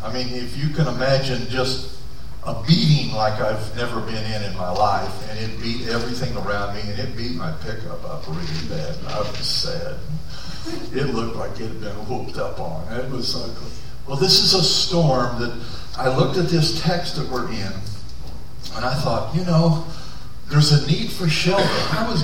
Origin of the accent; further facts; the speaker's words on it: Oklahoma, United States; also born or lived in West Texas; Some of you know, some of you don't. I grew up in Oklahoma. It was a place I went to college, got out, went to work, like many of you.